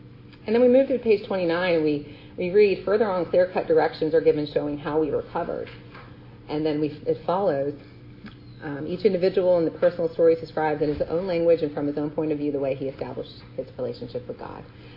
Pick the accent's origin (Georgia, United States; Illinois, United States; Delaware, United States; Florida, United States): Georgia, United States; Atlanta; I'm from Atlanta, born and raised right here in the city, down by the Emory area, not too far from here.